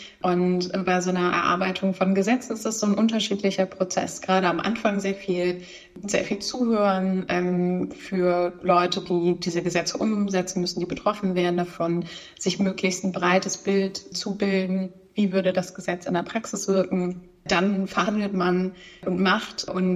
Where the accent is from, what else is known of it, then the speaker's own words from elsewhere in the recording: Hamburg, Germany; als Hamburgerin